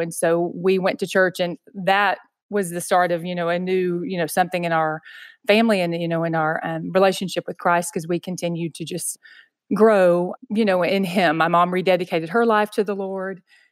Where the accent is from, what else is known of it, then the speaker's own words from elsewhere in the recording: Texas, United States; Well, I grew up outside of Dallas in a small town